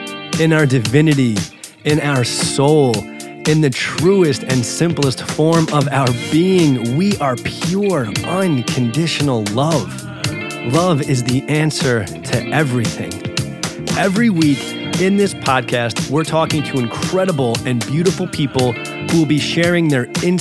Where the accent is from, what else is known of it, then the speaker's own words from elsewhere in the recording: New York, United States; but I'm originally from New York. I lived in the city for about 8 years.